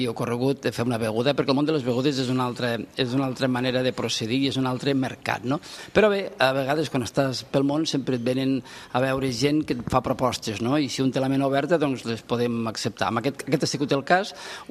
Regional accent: Lleida, Catalonia, Spain; ara diguem que som un equip de Lleida, tots som de Lleida

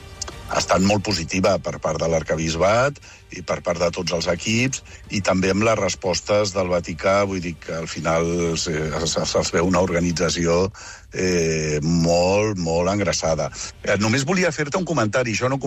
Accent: Barcelona, Catalonia, Spain; com a ciutadans de Barcelona, com a catalans

